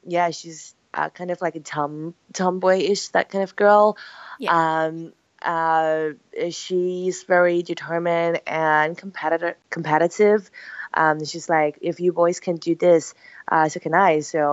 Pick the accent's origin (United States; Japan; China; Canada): China; In China, because I grew up in China, so we had definitely